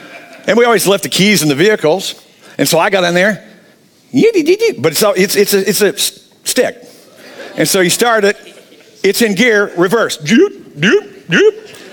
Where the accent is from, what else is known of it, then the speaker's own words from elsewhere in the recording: Illinois, United States; So, but growing up in Northern Illinois, and a lot of times when you say, oh yeah, where are you from? I'm from Illinois. And people are like, oh, Chicago. We're like, no, we hate Chicago.